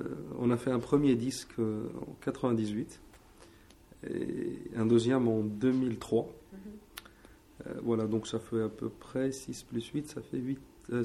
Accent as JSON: {"language": "French", "town": "Béchar", "region": "Béchar Province", "country": "Algeria", "said": "Nous, en fait, on vient de Béchar"}